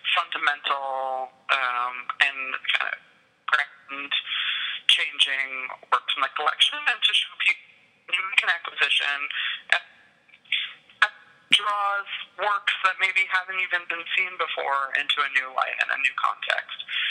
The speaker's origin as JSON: {"language": "English", "region": "New York", "country": "United States", "said": "and I am originally from New York."}